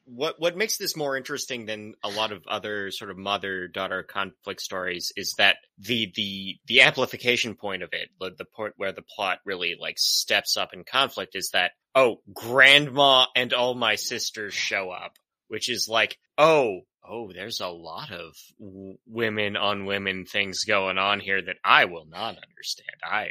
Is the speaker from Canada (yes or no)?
yes; Canada; my only lens on this is being Canadian